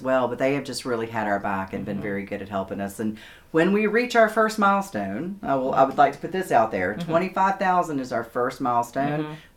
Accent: Cartersville, Georgia, United States; We're from Cartersville.

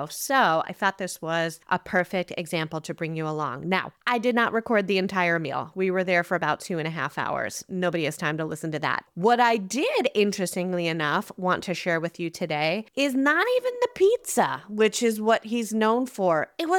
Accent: New Jersey, United States; now in Sonoma County, United States; coming to you from Sonoma County, California. However, just over a week or so ago, I was in my home state of New Jersey for the holidays

